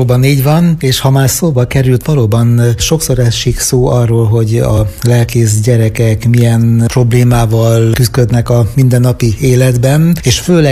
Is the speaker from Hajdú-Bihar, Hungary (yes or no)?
yes; Bagamér, Hajdú-Bihar, Hungary; Tehát egy olyan közösségben nőttem föl, egyrészt a családi közösségben